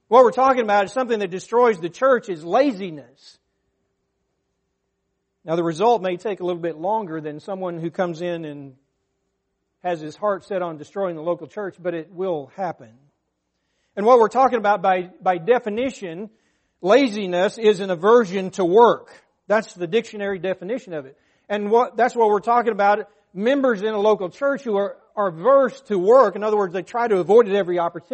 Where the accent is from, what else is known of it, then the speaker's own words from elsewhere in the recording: Russellville, Arkansas, United States; When I was growing up in Arkansas, I lived in Russellville, Arkansas